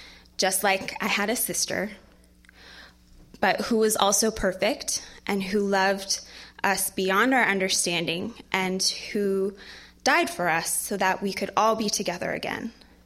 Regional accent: Minnesota, United States; I grew up in Minnesota in a Mormon family.

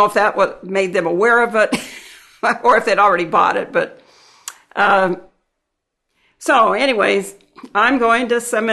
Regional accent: Salt Lake City, Utah, United States; born there; so my folks were married in the Salt Lake Temple, and I was born here in Salt Lake.

